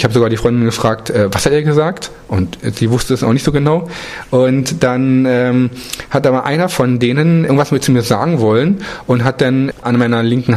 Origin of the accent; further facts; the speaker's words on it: Berlin, Germany; Ich bin schon älter und ich komme aus Berlin.